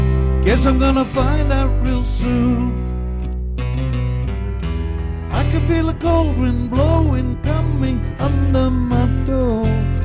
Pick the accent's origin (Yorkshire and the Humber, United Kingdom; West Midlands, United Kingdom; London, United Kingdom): West Midlands, United Kingdom; Birmingham; born there; I was born in Birmingham, which, we talked about Detroit earlier. Birmingham is second motor city, and because we have all the cars in Birmingham in those days.